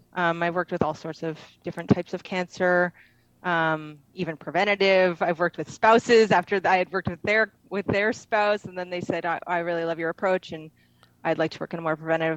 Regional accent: Canada; now in Costa Rica; Okay, so I'm originally from Canada. I've been living in Costa Rica now for 7 years.

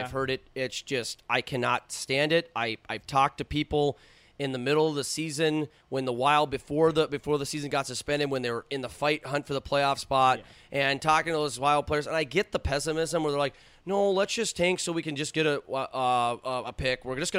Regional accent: Minnesota, United States; I mean, we grew up in Minnesota in our area or whatever, and we're just – I want to support the team that represents the place I grew up, I live, you know

